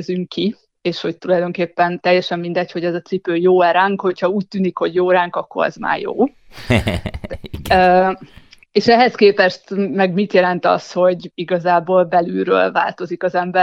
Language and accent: Hungarian; Szeged, Csongrád-Csanád, Hungary; now in Budapest, Hungary; holott nem itt születtem, én Szegedről származom, de abszolút egy ilyen második otthonom lett a Liget és környéke.